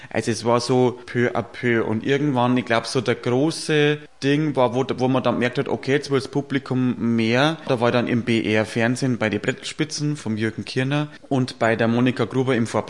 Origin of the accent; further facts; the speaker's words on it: Passau, Bavaria, Germany; Und dann bin ich bei uns in Passau zu einer Opernsängerin gegangen